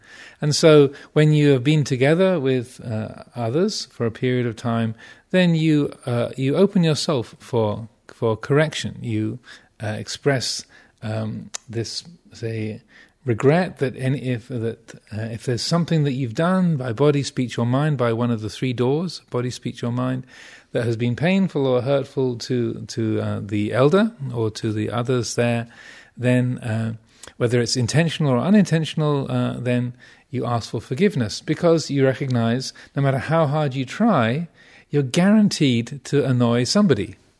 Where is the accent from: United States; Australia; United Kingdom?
United Kingdom; England; accent: English; Something that I've said, my obnoxiously English accent, trying to be, I have a problem with being a know-all